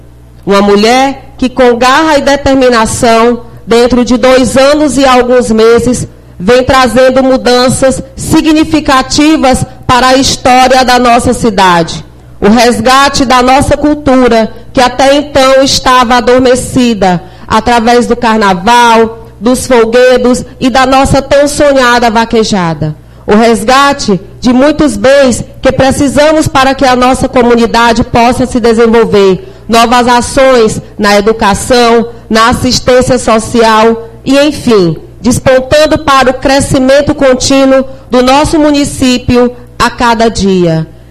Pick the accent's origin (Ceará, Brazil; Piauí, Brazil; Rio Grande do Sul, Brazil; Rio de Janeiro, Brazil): Piauí, Brazil; Guadalupe; firmo mais uma vez o meu compromisso com a minha terra amada, terra do meu coração, Guadalupe